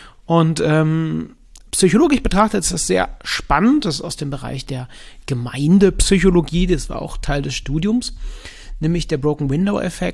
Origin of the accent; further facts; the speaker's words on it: Cologne, North Rhine-Westphalia, Germany; studierter Psychologe aus Köln, ist zumindest meine Heimatstadt